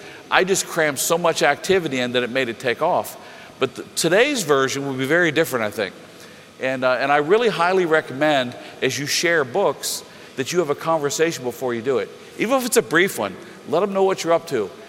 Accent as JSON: {"language": "English", "town": "Cincinnati", "region": "Ohio", "country": "United States", "said": "I'm from Cincinnati, and I invited people from, you know, probably a 100-mile radius"}